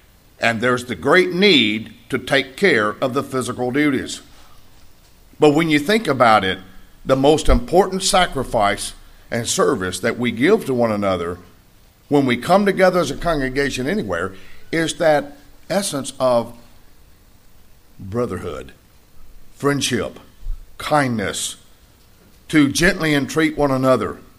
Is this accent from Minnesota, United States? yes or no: no; Red Bay, Mississippi, United States; part of the country back in Northeast Mississippi, where I'm from, over Itawamba County, Mississippi, born and raised near Red Bay.